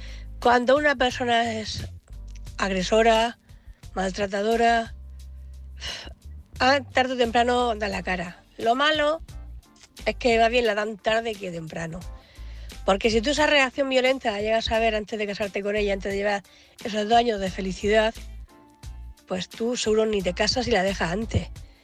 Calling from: Cartagena, Region of Murcia, Spain; Buenas noches … corresponsal de Cartagena.

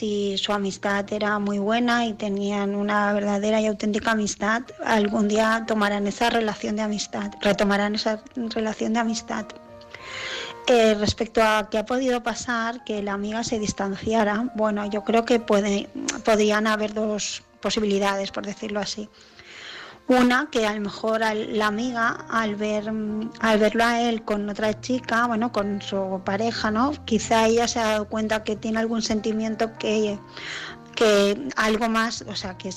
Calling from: Barcelona, Catalonia, Spain; de Barcelona

